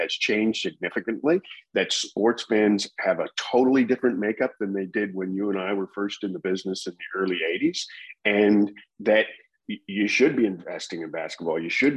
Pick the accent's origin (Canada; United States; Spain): Canada; It's different when you when you're producing a domestic championship As a Canadian broadcaster.